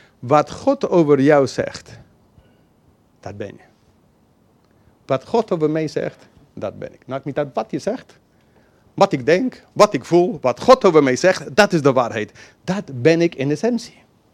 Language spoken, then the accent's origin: Dutch; United Kingdom; now in Netherlands; ik ben blij om Brits te zijn. Maar ik ga niet door mijn hele leven zeggen, ik ben Brits. Nee, het is een deel van mijn identiteit. Vanaf baby heb ik een Britse paspoort.